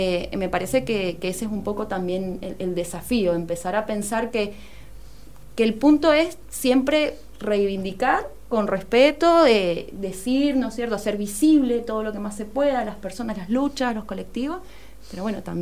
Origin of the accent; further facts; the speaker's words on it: Mendoza, Argentina; somos mujeres mendocinas de diversas, ¿no es cierto?, procedencias